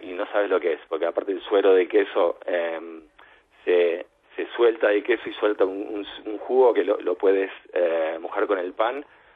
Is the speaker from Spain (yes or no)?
no; Argentina; A ver, siendo nosotros argentinos, tenemos una gran influencia argentina